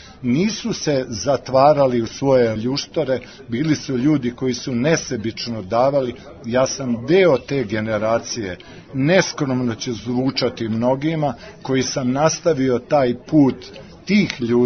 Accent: Požega, Šumadija and Western Serbia, Serbia; ja sam došao iz Požege, pa Užice i to, ja sam tako živeo ceo život.

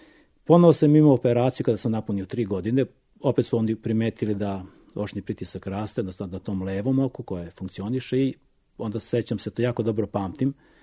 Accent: Barbatovac, Toplica District, Serbia; born there; rođen sam u Barbatovcu 1956. godine. To je tada bilo opštinsko mesto, danas je to selo u Topličkom okrugu.

